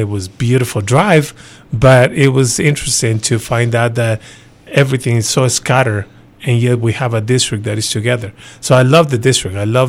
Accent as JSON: {"language": "English", "country": "Ecuador", "moved": "yes", "lives_now": "United States", "said": "I'm actually originally from Ecuador, South America, and I did come to the States to go to school, came to school here, and ended up loving the system."}